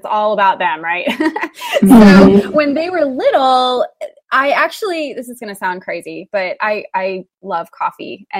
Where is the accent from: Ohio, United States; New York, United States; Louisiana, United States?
Ohio, United States; also born or lived in Kentucky; I was born in Kentucky. And then when I was six, we moved to Northeastern Ohio, right outside of Cleveland.